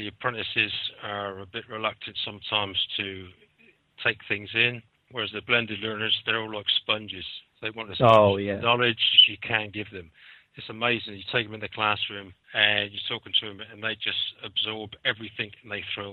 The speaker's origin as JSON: {"language": "English", "town": "Southampton", "region": "South East England", "country": "United Kingdom", "said": "I am from Southampton."}